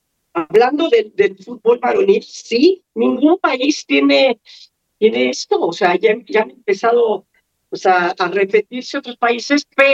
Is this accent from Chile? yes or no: no; Mexico; iba a aprender cómo somos los mexicanos.